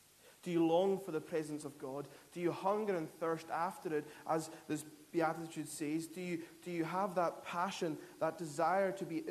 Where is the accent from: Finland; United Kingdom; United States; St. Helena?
United Kingdom; Scotland; I'm from the Isle of Lewis